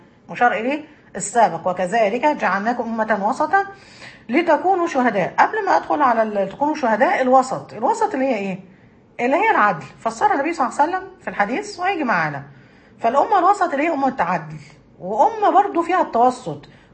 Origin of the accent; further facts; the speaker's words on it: Egypt; أنا بتكلم عندنا في مصر، معرفش البلاد التانية فيها إيه